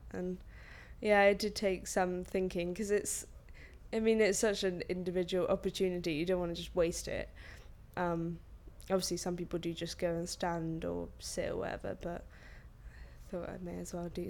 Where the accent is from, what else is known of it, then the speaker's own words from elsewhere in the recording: Bristol, South West England, United Kingdom; I'm 18, I'm from Bristol.